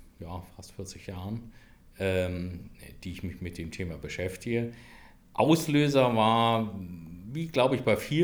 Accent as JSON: {"language": "German", "region": "Hamburg", "country": "Germany", "tie": "born or raised there", "also_born_or_lived": "London", "said": "dass ich nach meiner Londoner Zeit, als ich zurückgekommen bin nach Deutschland, in meine Heimatstadt Hamburg"}